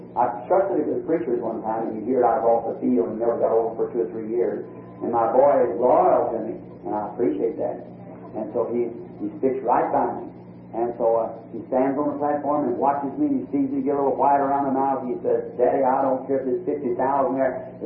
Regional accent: United States; I'm an American too. It's the loveliest land in the country.

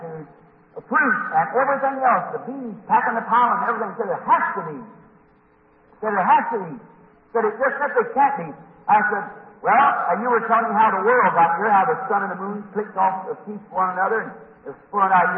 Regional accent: Indiana, United States; I said, "Indiana."

